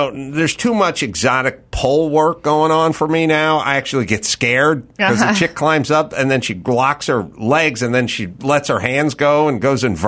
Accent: Philadelphia, Pennsylvania, United States; now in La Cañada, United States; whatever that energy is of growing up in South Philly and going, fuck this. Like, I got to get out of here.

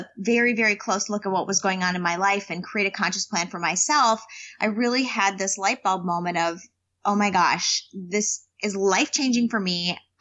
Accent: Minnesota, United States; I grew up in the Midwest. I'm a Minnesota girl, so all this sunshine and warmth is delicious.

